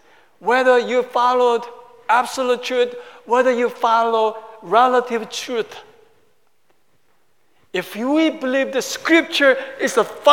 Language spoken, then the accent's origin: English; South Korea; now in United States; As Korean American, immigrant to the United States, I know the two cultures.